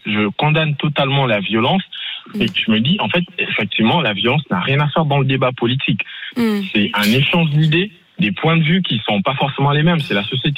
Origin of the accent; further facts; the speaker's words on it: Gabon; born there; Je suis né au Gabon.